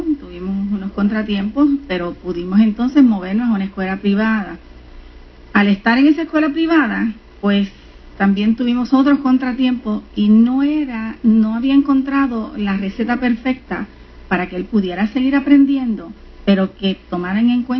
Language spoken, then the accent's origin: Spanish; Puerto Rico; moved away as an adult; now in Lakeland, United States; Bueno, yo me mudé de Puerto Rico hacia Lakeland hace aproximadamente 4 años